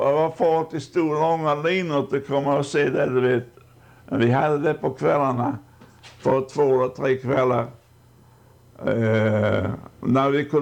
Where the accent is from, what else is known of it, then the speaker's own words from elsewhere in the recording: Sweden; moved away; Men när jag var hemma i Sverige en gång så besökte jag … grav nere i Skåne.